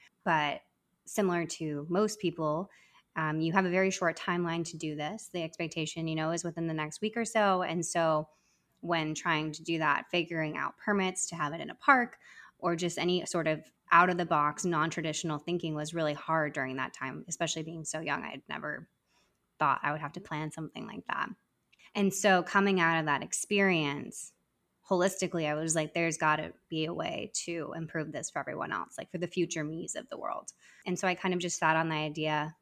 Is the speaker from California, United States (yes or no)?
no; Arizona, United States; now in New York, United States; No, I'm originally from Arizona, and that was actually where I started Welkin to begin with. But then I moved out to New York.